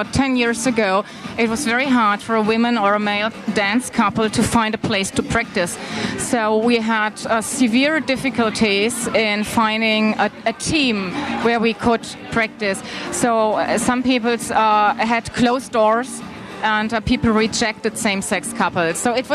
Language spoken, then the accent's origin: English; Cologne, North Rhine-Westphalia, Germany; English is a second language; And since we are coming from Cologne, Germany, which is a country with a hard winter time, no outdoor sports are possible, so we decided to do an indoor sports.